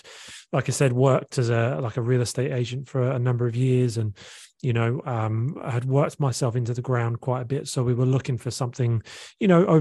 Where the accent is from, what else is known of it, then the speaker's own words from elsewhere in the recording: Eastbourne, South East England, United Kingdom; moved away as an adult; also born or lived in Australia; I was born in a place called Eastbourne in Sussex, which is on the south coast of England. And then I spent the first 24, 25 years of my life there. Then I lived in Australia for 2 years in the western suburbs of Sydney